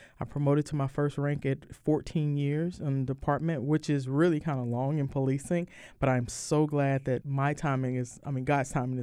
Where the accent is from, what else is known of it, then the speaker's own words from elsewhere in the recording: Houston, Texas, United States; So I am originally from Houston, Texas. I grew up in a neighborhood called Sunnyside that's in southeast Houston.